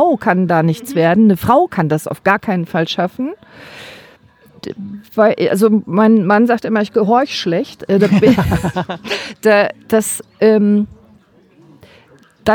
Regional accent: Remscheid, North Rhine-Westphalia, Germany; Also ich komme aus Remscheid. Das wird jetzt keiner kennen.

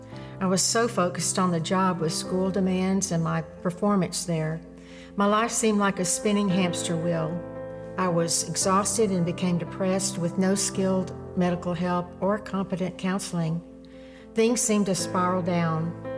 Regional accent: College Station, Texas, United States; I was raised in College Station as the youngest of 4 kids.

